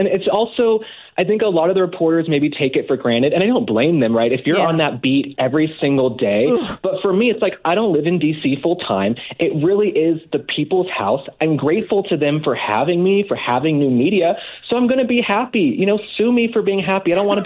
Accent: Dallas, Texas, United States; also born or lived in New York; No, I grew up in Dallas. I went to an all-boys school. I was in a really conservative environment.

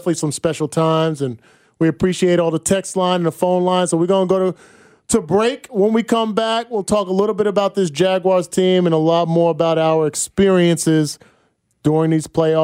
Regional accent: New Jersey, United States; I'm from North Jersey, so I was recruited by Rutgers.

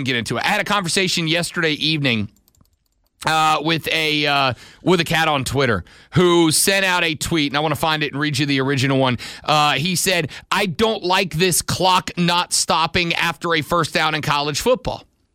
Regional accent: Louisiana, United States; also born or lived in Florida; Well, when I was growing up, I'm from Louisiana, all my family went to LSU. So I grew up an LSU fan.

